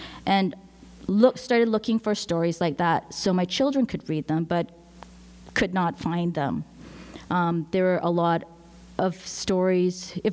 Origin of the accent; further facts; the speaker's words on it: Western Canada, Canada; I was in my 20s and, you know, growing up in Western Canada on colonized lands.